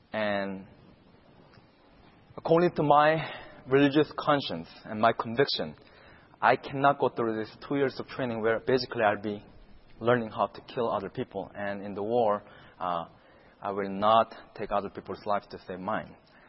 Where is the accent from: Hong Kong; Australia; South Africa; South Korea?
South Korea; English is a second language; now in United States; I'm from South Korea